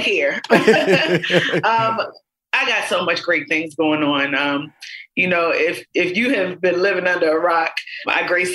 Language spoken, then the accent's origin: English; Baltimore, Maryland, United States; I'm from East Baltimore.